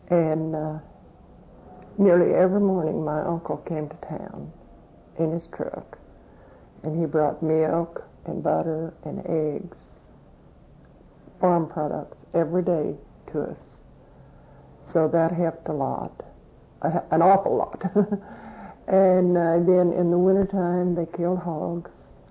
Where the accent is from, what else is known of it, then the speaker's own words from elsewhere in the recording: Pauls Valley, Oklahoma, United States; Well, I was born in Pauls Valley, Oklahoma, on May the 13th, 1918. I lived on a farm till I was 6 years old.